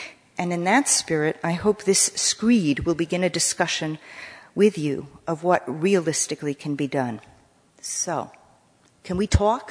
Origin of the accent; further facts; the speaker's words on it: New York, United States; I grew up on Long Island, New York, in a burgeoning suburban melting pot.